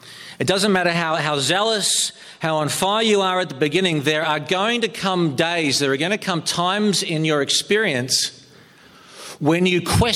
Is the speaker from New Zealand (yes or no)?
yes; New Zealand; I grew up in New Zealand, and people say to me, yeah, growing up in New Zealand, you should be used to the cold.